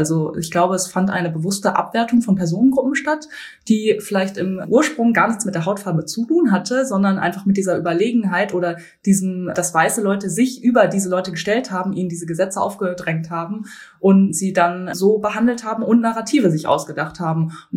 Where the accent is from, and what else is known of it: Bielefeld, North Rhine-Westphalia, Germany; born or raised there